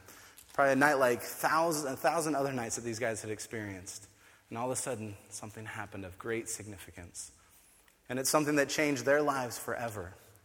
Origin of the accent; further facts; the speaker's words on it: Indiana, United States; I continually remind you guys I'm white, and I'm from Indiana, and it's just in the mix, so.